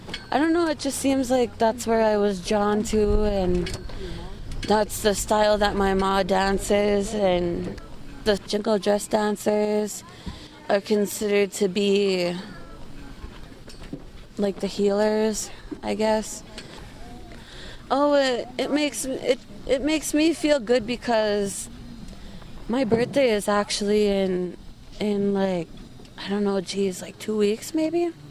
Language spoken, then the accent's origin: English; Virginia, Minnesota, United States; I came from Virginia, Minnesota.